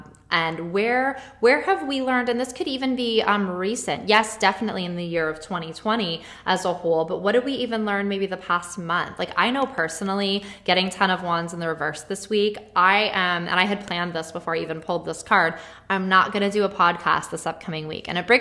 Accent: New York, United States; because I'm a New Yorker, you know, by heart

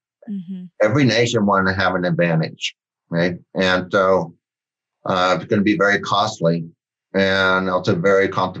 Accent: Colorado, United States; born there; also born or lived in Oregon; now in Portland, United States; No, actually, I was born in Colorado.

